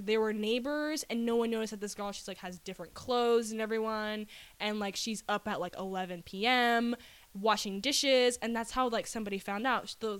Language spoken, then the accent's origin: English; Ghana; I'm Ghanaian. I'm like, cool. I'm from, like, ancient African kingdom. How cool is that? I'm, like, probably descendant of some sort of royalty.